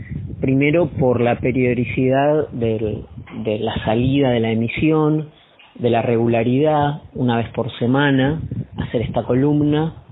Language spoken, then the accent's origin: Spanish; Argentina; ya que estaba en España y ahora mismo estoy en Cádiz, recomendar a una, y como soy argentino